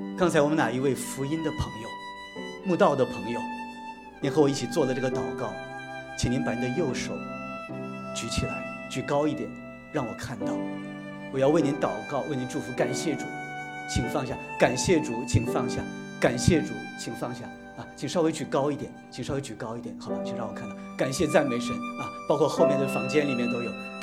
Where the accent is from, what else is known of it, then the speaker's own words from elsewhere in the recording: China; now in United States; 我在生在新中国，长在红旗下呀